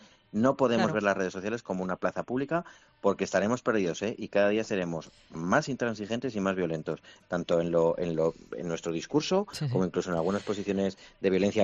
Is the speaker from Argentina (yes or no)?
no; Spain; como vecino de Madrid, como español, que se siente español